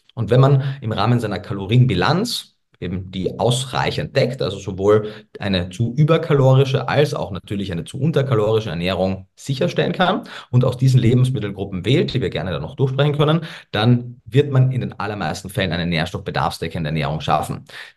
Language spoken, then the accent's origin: German; Austria; born there; also born or lived in Germany; wie man vielleicht oder vielleicht auch nicht hört, ich bin gebürtiger Österreicher, habe aber lange Zeit auch viele Jahre in Deutschland gelebt